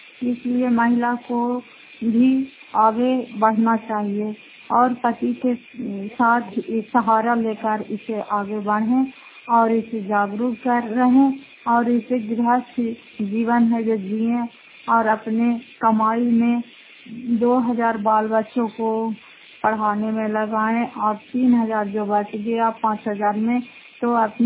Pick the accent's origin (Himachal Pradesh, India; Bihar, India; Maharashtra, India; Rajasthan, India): Bihar, India; Fatehpur; घर फतेहपुर पंचायत मकौसा जिला नालंदा खराब ससुराल ब्लॉक की निवासी हूँ।